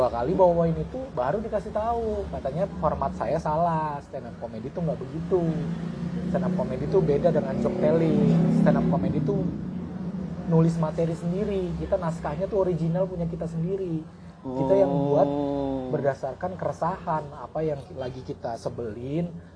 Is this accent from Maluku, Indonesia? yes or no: no; Jakarta, Indonesia; ane ini orang Betawi, ya udah ane angkat aja keresahan orang Betawi pakai bahasa Betawi gitu